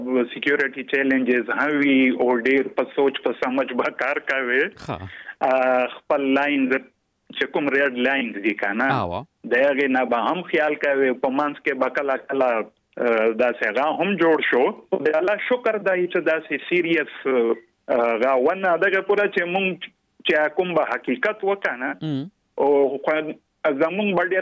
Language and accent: Pashto; Islamabad, Islamabad Capital Territory, Pakistan; also born or lived in South Waziristan; پلار مو سرکاري افسر و، نو په اسلام آباد کې و، نو ژوند هم ډیر په اسلام آباد کې تیر دی. بس خو د کال کې دوه درې میاشتې به په کلي و